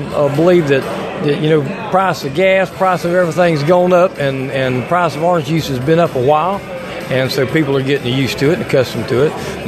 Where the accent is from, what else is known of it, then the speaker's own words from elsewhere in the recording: Wauchula, Florida, United States; from Wachula, and I work with Joe Davis Real Estate selling orange groves